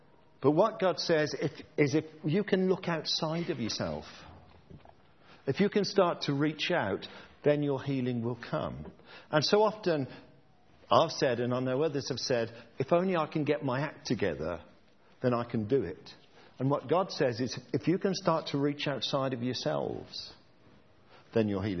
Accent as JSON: {"language": "English", "town": "Birmingham", "region": "West Midlands", "country": "United Kingdom", "said": "This kind of fasting, or fasting, I'm from Birmingham, so it's fasting."}